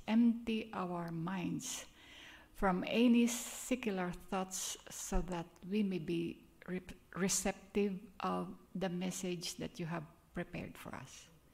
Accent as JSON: {"language": "English", "country": "Philippines", "second_language": "English", "said": "pardon me for my accent, I come from the Philippines. I would like to shed off the accent part, but at my age, no more."}